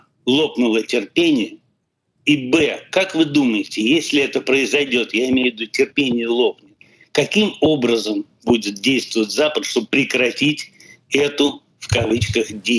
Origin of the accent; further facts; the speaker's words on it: Moscow, Russia; now in Toronto, Canada; я звоню из Торонто. Вот четверть века я живу в Канаде, сам я из Москвы.